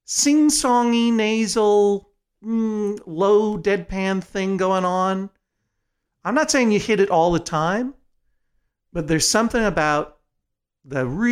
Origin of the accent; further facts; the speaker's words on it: Brookline, Massachusetts, United States; I got to go over to the bookstore to Brookline Booksmith, went to Buzz Market, my hometown bookstore.